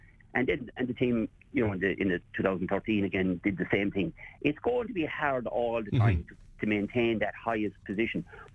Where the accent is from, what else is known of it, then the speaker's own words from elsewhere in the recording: Clarecastle, County Clare, Ireland; but certainly the social side of it, of growing up in Clare Castle and Flannans and all of that.